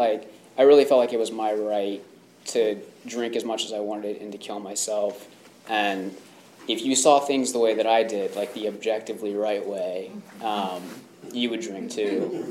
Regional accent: Hollister, California, United States; I grew up in Hollister, California, and there was a predominant Latino gang there that I hung out

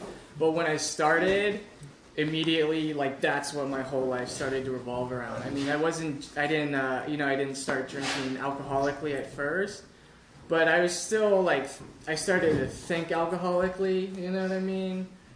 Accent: Berkeley, California, United States; I grew up in Berkeley. I grew up in Berkeley, you know, and it sucked.

